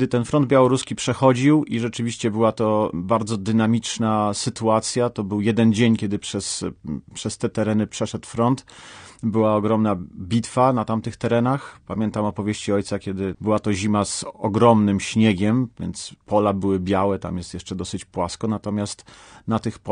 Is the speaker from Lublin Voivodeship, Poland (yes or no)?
no; Łódź, Łódź Voivodeship, Poland; born there; to jest Łódź, w której się urodziłem